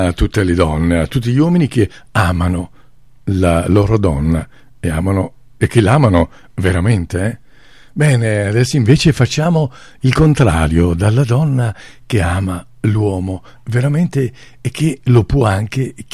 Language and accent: Italian; Naples, Campania, Italy; E in effetti è vero, io sono napoletano